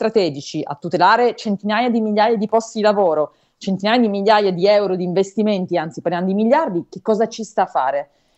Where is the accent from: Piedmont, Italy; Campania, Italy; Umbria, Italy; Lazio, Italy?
Piedmont, Italy; Turin; lo dico anche da torinese, per il nostro paese